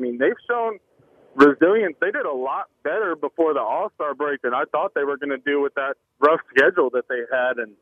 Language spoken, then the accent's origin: English; Tacoma, Washington, United States; born there; I was born in Tacoma, Washington, so I think it'd be fun to see Seattle.